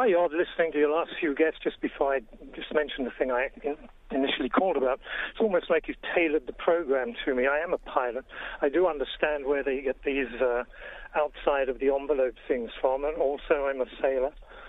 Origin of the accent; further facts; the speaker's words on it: England, United Kingdom; as an Englishman, I'm often in pain over here listening to some of the terms. But the two things that really do get me here or back home in England